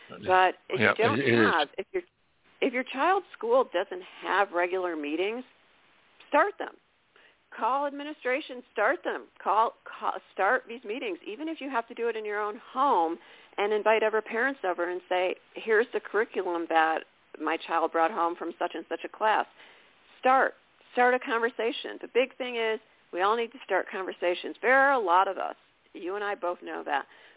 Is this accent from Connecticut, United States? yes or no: no; Illinois, United States; my home state is Illinois, and I'm looking forward to doing some book signings in Illinois.